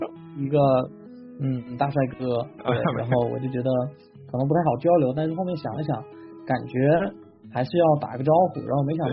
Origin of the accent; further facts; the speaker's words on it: Xiamen, Fujian, China; now in Seattle, United States; 然后我来自中国福建厦门，对，然后 来到西雅图呢，就是来到 UW